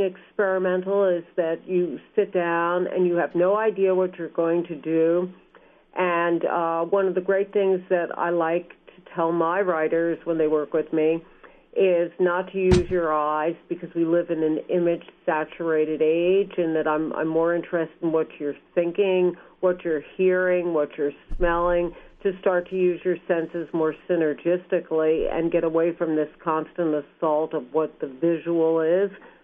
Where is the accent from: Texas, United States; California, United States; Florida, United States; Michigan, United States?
California, United States; moved away; my California sensibility was suspect in this little town, and that just because we came from California, that that brought along a lot of negative baggage with us.